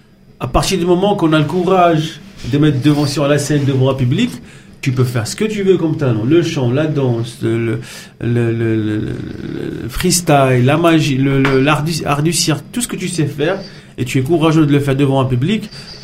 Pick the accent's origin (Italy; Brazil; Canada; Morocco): Morocco; now in France; parce que moi je viens du Maroc, hein, je ne suis pas né ici